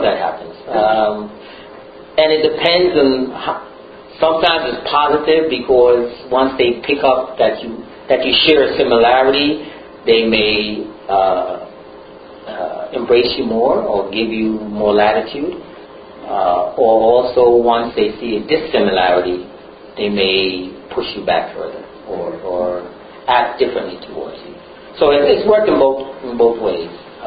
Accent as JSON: {"language": "English", "town": "Brooklyn", "region": "New York", "country": "United States", "accent": "Brooklyn", "said": "And I broke into my straight Brooklyn accent."}